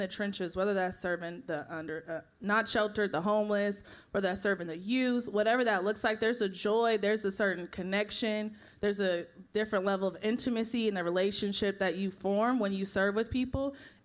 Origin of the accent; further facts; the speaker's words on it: Columbus, Ohio, United States; One, I grew up in Columbus, Ohio.